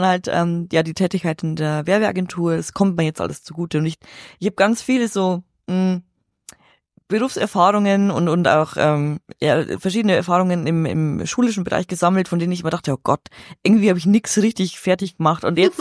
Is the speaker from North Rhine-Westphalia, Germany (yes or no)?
no; Regensburg, Bavaria, Germany; und bei uns ich komme aus Regensburg, wir haben ein Stadion mit 15.000 Plätzen